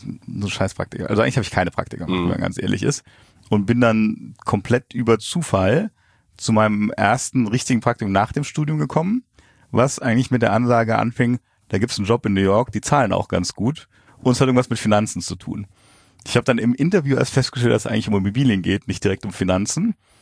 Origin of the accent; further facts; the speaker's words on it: Frankfurt, Hesse, Germany; moved away as an adult; Frankfurt aufgewachsen, recht innenstadtnah. Ganz normal Abi in Frankfurt und dann habe ich mit 18 beschlossen, ich muss jetzt Frankfurt verlassen